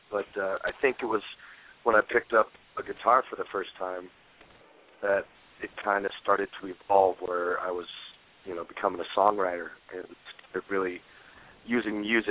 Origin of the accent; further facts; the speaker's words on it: Utah, United States; the teenager growing up in Utah can be tough